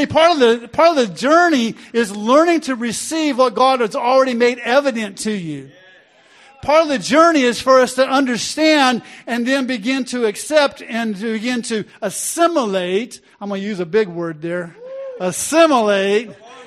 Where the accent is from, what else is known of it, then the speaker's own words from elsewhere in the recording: Texas, United States; I'm from Texas, so it's easier to say walk in.